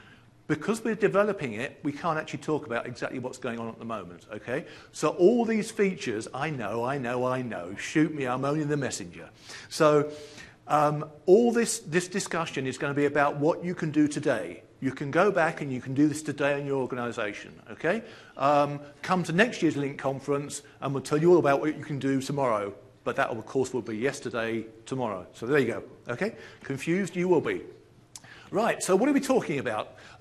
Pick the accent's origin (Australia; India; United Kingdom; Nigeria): United Kingdom; England; moved away as an adult; now in Redmond, United States; My accent belies where I come from, which is England. But I joined Microsoft in 2000, and in 2004 I moved over to the US